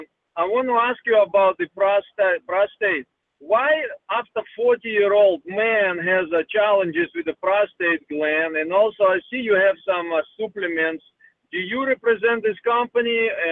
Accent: Russia; English is a second language; Yeah, I grew up in Russia, and that's what they still doing it.

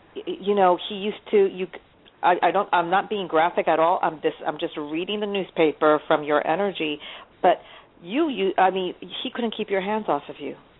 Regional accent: New York, United States; I'm like, why? And I'm from New York.

